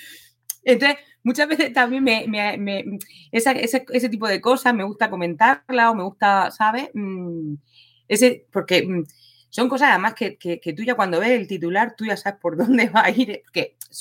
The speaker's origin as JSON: {"language": "Spanish", "region": "Region of Murcia", "country": "Spain", "said": "yo soy una mujer murciana, soy maestra de educación primaria, soy madre de 3 hijos"}